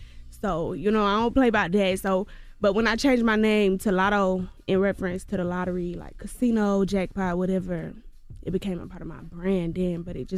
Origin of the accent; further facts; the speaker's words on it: Georgia, United States; But, baby, I'm going to let you know I'm from Clayco. I'm going to let you know that. But to the masses, to the world, y'all probably never even heard of Clayco. So to the world, I'm from Atlanta.